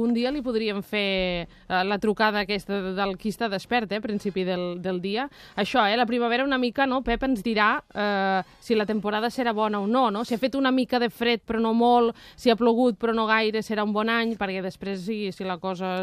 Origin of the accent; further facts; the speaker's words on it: Valencian Community, Spain; jo que sóc valenciana